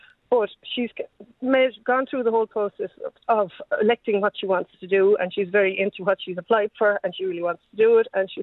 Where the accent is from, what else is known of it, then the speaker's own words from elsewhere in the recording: Ireland; I chose not to live in America or England. I live here. I'm an Irish person.